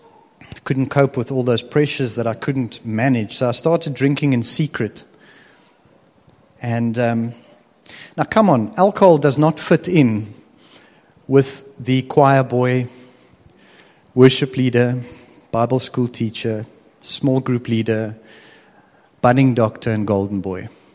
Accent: Stellenbosch, Western Cape, South Africa; Growing up in Stellenbosch, alcohol is part of the kind of the daily routine.

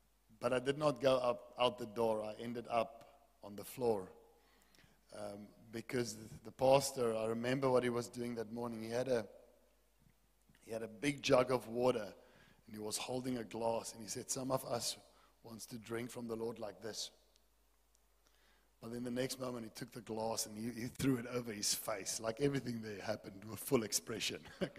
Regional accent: Wellington, Western Cape, South Africa; we're in Cape Town. We were born and raised in Wellington. We also Boerlanders, ne?

